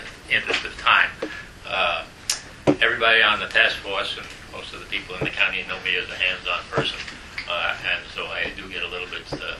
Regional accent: Yonkers, New York, United States; born there; I was born in Yonkers in 1919.

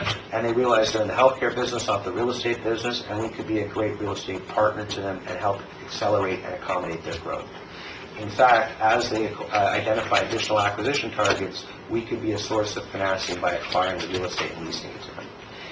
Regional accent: Montreal, Quebec, Canada; moved away as an adult; now in New York, United States; I'm Canadian by background. I grew up in Montreal, Canada. I went to school at the University of Western Ontario.

